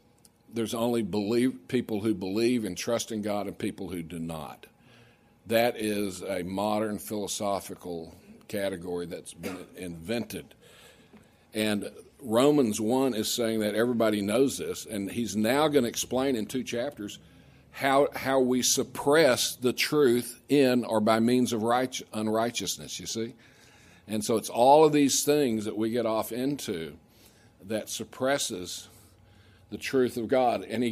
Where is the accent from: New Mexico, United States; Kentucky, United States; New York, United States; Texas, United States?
Texas, United States; Austin; also born or lived in Maryland; I grew up in Austin, Texas, and that's where Madeline Murray O'Hare moved from Maryland. I also went to high school in Maryland.